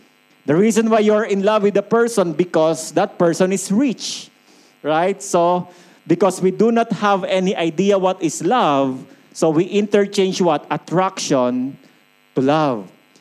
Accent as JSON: {"language": "English", "country": "Philippines", "tie": "born or raised there", "said": "I grew up in the Philippines."}